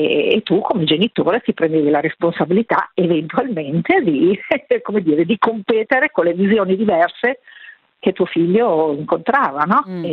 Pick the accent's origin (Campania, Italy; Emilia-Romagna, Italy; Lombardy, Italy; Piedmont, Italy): Lombardy, Italy; Milan; Sono di Milano